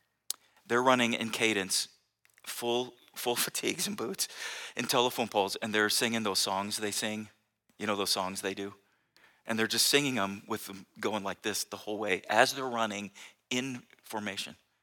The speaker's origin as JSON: {"language": "English", "town": "San Diego", "region": "California", "country": "United States", "tie": "born or raised there", "said": "I grew up in San Diego, and then I went to college in LA, and then was a youth pastor in my hometown in San Diego."}